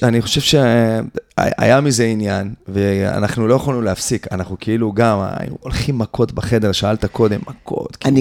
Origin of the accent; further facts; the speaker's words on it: Ramla, Central District, Israel; גדלנו ברמלה בשנות ה-80.